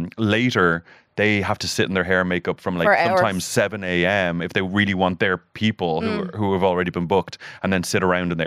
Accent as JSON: {"language": "English", "town": "Blantyre", "region": "Scotland", "country": "United Kingdom", "tie": "born or raised there", "lives_now": "Los Angeles, United States", "said": "And I live, look, I'm from Ballantyre. And I grew up in the fucking rain. I live in the Hollywood Hills."}